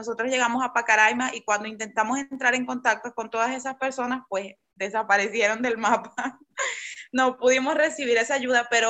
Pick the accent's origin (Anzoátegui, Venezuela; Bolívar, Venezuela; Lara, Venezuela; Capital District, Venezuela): Bolívar, Venezuela; Ciudad Bolívar; moved away as an adult; now in Campinas, Brazil; Yo soy de Ciudad Bolívar, Estado Bolívar, el sur de Venezuela. Tengo 2 años y medio que salí de Venezuela ya. Estoy en la ciudad de Campinas, en Sao Paulo.